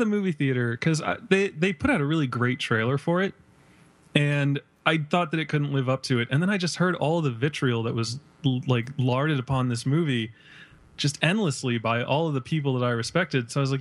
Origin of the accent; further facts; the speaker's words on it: Ireland; It's the I can't speak right now because I'm Irish and I'm holding it back.